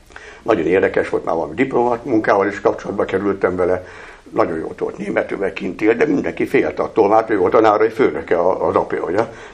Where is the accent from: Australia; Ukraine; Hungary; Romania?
Ukraine; Kyiv; also born or lived in Munich, Germany; annak, aki a Kievből jöttem ráadásul, már Budapest nekem fél nyugat volt, kikerültem Münchenbe